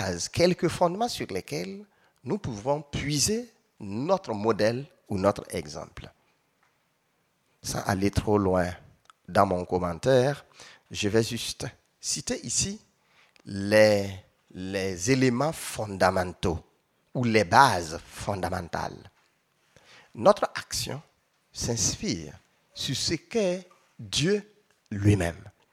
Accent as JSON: {"language": "French", "country": "Burkina Faso", "said": "Je suis du Burkina Faso et une partie du Burkina Faso est bien arrosée. L'ouest du pays est bien arrosé, donc Bobo, Gawa."}